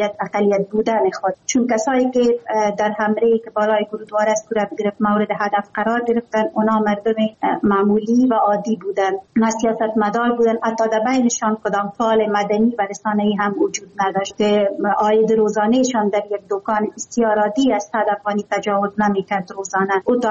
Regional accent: Afghanistan; moved away

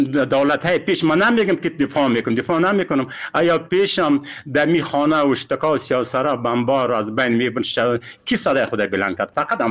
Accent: Afghanistan; ما افغان هستیم، مسلمان هستیم،

